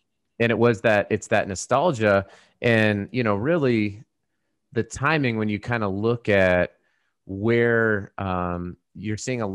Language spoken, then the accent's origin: English; Colorado, United States; My wife snowboarded because we grew up in Colorado.